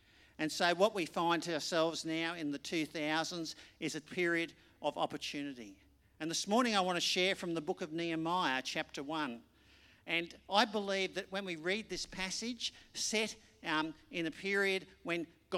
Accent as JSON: {"language": "English", "country": "Australia", "tie": "born or raised there", "said": "When I think back to growing up in Australia, our society was much more favourable"}